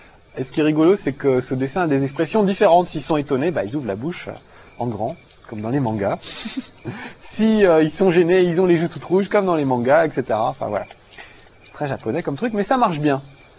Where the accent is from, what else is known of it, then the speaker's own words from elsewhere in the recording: France; Dans nos forêts, chez nous, en France, c'est pas du tout comme ça.